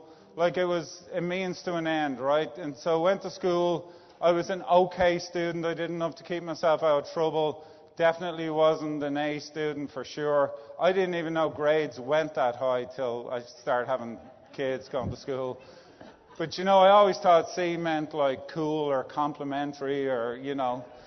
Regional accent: Dublin, Leinster, Ireland; accent: Irish; now in United States; I was born in Dublin, Ireland. As you may know from the accent, it's not a Texas accent.

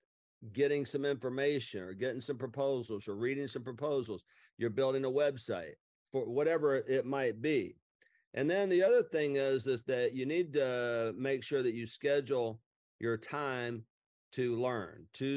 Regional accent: Alabama, United States; Now, even though I'm from Lower Alabama

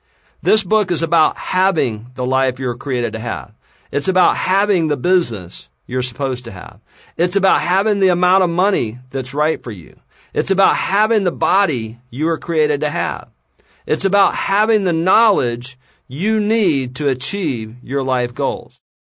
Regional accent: Mobile, Alabama, United States; I'm originally from L.A., Lower Alabama. I grew up on welfare in Mobile, Alabama. There were seven kids crammed in a little 600-square-foot shack.

